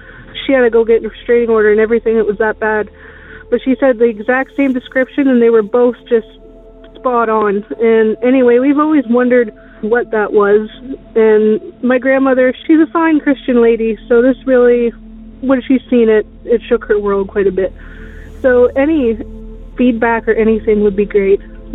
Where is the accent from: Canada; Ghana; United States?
Canada; from Canada